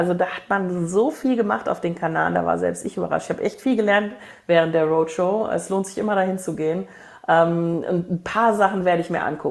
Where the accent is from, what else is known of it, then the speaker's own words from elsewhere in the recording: Cologne, North Rhine-Westphalia, Germany; now in Düsseldorf, Germany; Magdeburg und Köln sogar. Meine alte Heimatstadt.